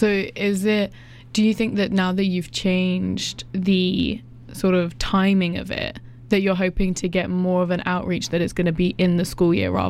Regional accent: England, United Kingdom; I'm from England, so I'm seeing a lot over here at the moment from back there

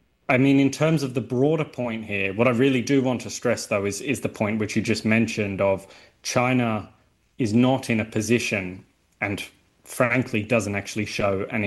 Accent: Australia; your listeners could tell from my accent that I'm from Australia.

